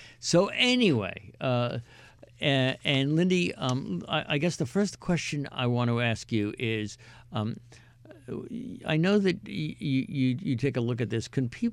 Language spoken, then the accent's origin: English; Fire Island, New York, United States; So if you're a beach person, I grew up on Fire Island, you know, and you were out on the beach playing volleyball every day